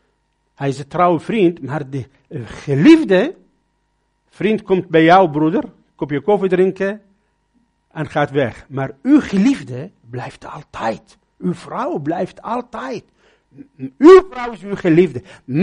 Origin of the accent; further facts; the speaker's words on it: Babylon, Babylon Governorate, Iraq; first language Arabic; Dutch is a second language; Ik heb een Arabische Bijbel. Hele zware vertaling. Dat is mijn taal. En ik kom uit Babylon.